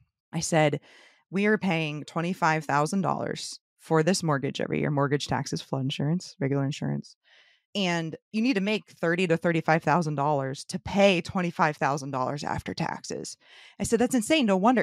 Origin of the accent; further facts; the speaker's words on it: St. Petersburg, Florida, United States; Yeah, born and raised St. Petersburg.